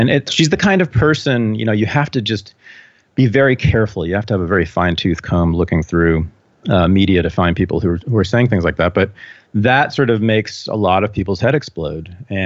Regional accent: Berkeley, California, United States; I mean, growing up in Berkeley, especially in the 1970s, we lived two blocks from the Black Panthers house headquarters.

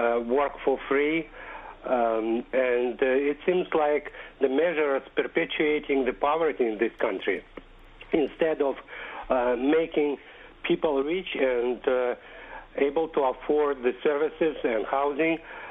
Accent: Russia; now in Brooklyn, United States; I'm from Russia

